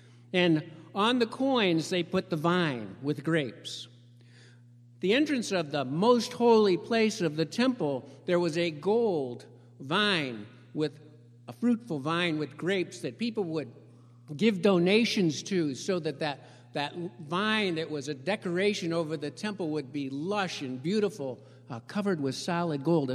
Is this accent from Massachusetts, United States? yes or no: yes; Longmeadow, Massachusetts, United States; I grew up down in Long Meadow, and two doors down from me, we had an older man.